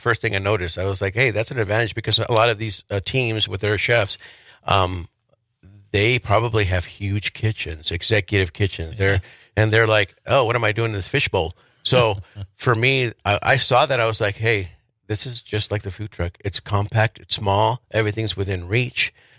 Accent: Montana, United States; offer the traditional foods that I grew up with here in Montana and this area

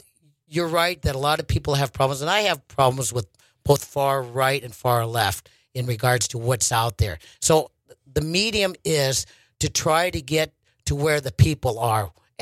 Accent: Huntley Project, Montana, United States; also born or lived in Butte; now in Billings, United States; I was born in Butte, but I grew up on the Huntley Project. I feel I'm a small town boy, now living in Billings, Montana.

